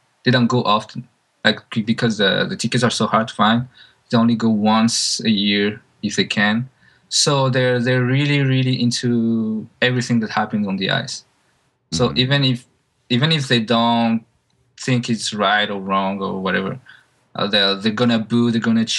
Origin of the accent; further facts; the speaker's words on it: Gatineau, Quebec, Canada; Cause, like, I'm from Gatineau.